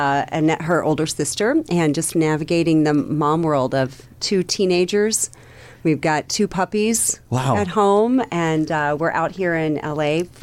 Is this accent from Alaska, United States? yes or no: no; Kansas, United States; Well, especially for me, I grew up in Kansas.